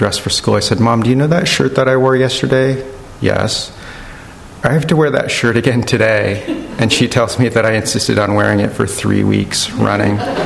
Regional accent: La Jolla, California, United States; I grew up in La Jolla also. I was born in La Jolla and then spent my teenage years there. The house, the apartment that we lived in, my parents and I, when I was born, was right on the beach.

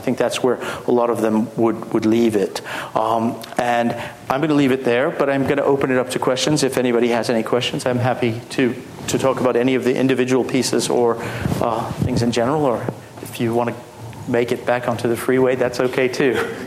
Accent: El Paso, Texas, United States; And of course, as Terry mentioned, I'm from El Paso, where, you know, there's like 5,000 of such deaths last year.

